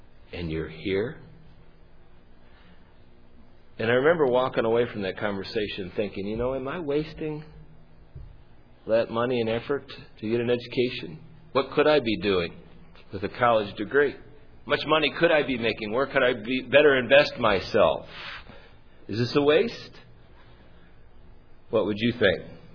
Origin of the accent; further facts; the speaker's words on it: United States; I remember the days that I tried to hide my accent in Spanish, especially in certain circles. Leftist Marxist types, we didn't want them to necessarily fish out the fact that I was from the States.